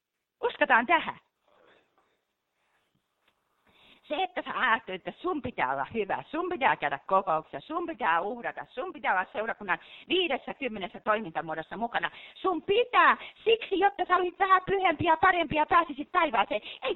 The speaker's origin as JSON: {"language": "Finnish", "region": "Ostrobothnia", "country": "Finland", "said": "Mä oon pohjalainen."}